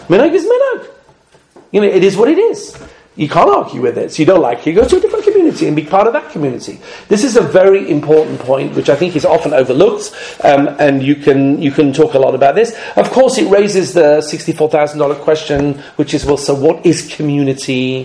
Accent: United Kingdom; also born or lived in United States; Excuse me, I'm English and American.

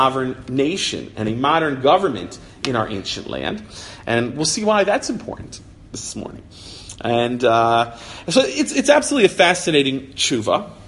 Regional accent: New Jersey, United States; I grew up in New Jersey, so if you know New Jersey

